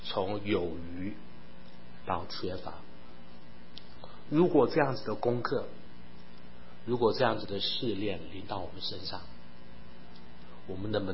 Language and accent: Chinese; China; 我们中国人都说由俭入奢易